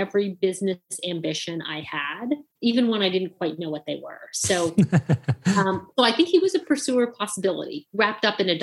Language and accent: English; Canada; I go to a Canadian university called Western. I'm Canadian, if you can't tell.